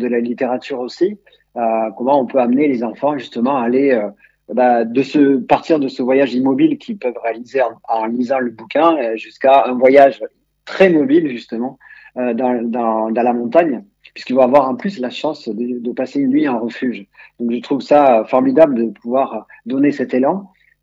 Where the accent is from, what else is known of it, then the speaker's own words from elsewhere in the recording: Verfeil, Occitanie, France; je suis originaire de Verfeil-sur-Seille, qui est un village de Cordes